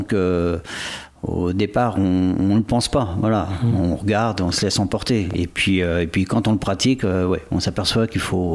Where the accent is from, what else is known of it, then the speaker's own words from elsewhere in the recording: Le Mans, Pays de la Loire, France; now in La Rochelle, France; Non, je suis originaire du Mans, la Sarthe.